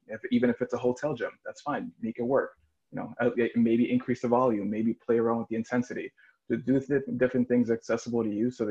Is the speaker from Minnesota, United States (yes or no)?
no; Brooklyn, New York, United States; that's just the thing that you did when you were a Puerto Rican kid growing up in Brooklyn.